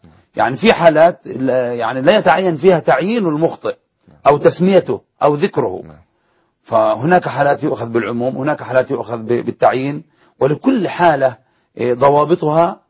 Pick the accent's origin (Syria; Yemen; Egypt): Yemen; شغل الدعوة عندنا في اليمن فترة طويلة